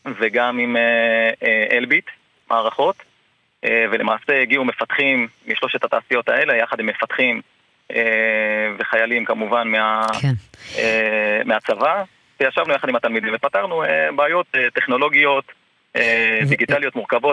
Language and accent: Hebrew; Dimona, Southern District, Israel; also born or lived in Yeruham; אני בגדול כנער וכילד עד סדר גודל של גיל 25 פחות או יותר גדלתי בדימונה, בירוחם, זאת העיירה השכנה והקרובה אלינו